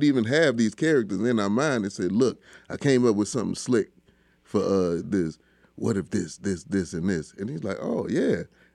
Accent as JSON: {"language": "English", "town": "Gary", "region": "Indiana", "country": "United States", "tie": "born or raised there", "said": "He's from my hometown."}